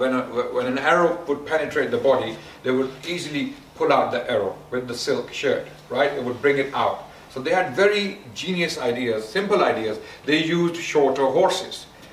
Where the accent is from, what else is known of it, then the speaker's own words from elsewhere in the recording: Pakistan; because I grew up in Pakistan. I used to see that very often.